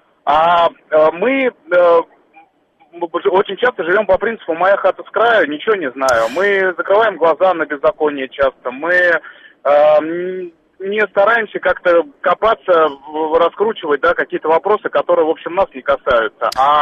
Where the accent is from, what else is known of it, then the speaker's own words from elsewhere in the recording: Moscow, Russia; я из Москвы.